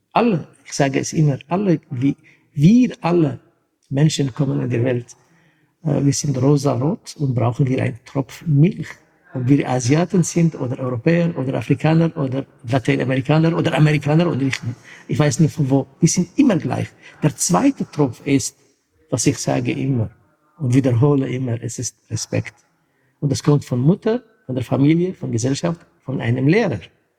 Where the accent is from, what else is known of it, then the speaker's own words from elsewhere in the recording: Syria; moved away; also born or lived in Czechoslovakia; Es ist von meiner Kindheit als Kurde, wo ich in Syrien, Kurdistan geboren bin. Meine Mutter kommt aus türkischen Teil Kurdistans, Vater aus syrischen Teil.